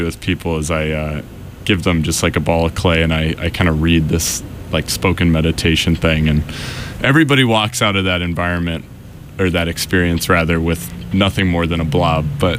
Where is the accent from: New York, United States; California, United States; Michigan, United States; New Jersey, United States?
California, United States; San Francisco; I'm from San Francisco.